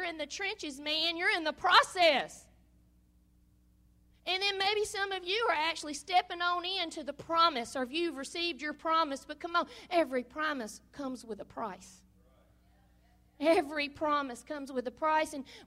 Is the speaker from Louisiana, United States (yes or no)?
yes; Saline, Louisiana, United States; I do pastor Mill Creek, Joe and I, Christian Center in Saline, Louisiana. That was my hometown where I grew up, and I was never going back there.